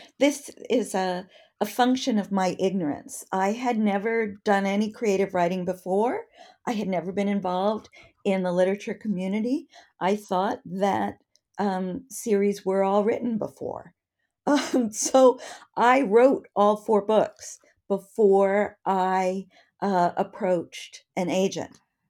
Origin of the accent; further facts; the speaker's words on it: Denver, Colorado, United States; I grew up in the West. I grew up in Denver, Patrick, and woohoo! And I grew up, you know, when it was still had its Western heritage.